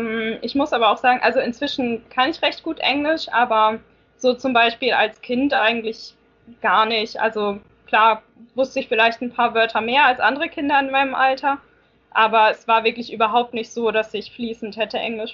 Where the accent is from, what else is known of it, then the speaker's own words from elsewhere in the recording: Germany; born there; first language German; Also meine Mutter ist deutsch und ich wurde auch in Deutschland geboren und Deutsch ist auf jeden Fall meine Muttersprache. Und mein Vater kommt aus Ghana